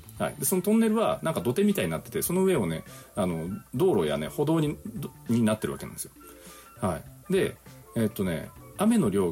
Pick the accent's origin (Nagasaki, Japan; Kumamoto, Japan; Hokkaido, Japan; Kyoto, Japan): Nagasaki, Japan; Unzen; で私ね出身が雲仙市国見町っていうところなんですけど